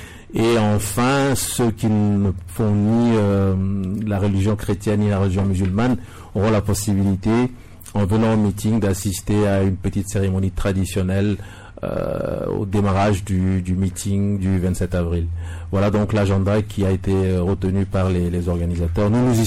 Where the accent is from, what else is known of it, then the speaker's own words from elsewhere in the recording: Togo; parce que nous sommes Togolais, nous sommes citoyens